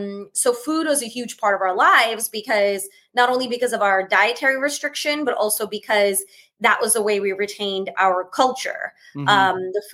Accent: New York City, New York, United States; So I grew up first generation Indian. I'm born and raised in New York City. My parents came to this country in the late 70s.

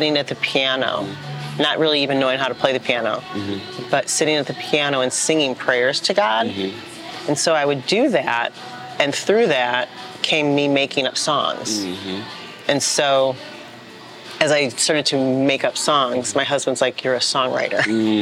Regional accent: Chicago, Illinois, United States; Yeah, I grew up in Chicago.

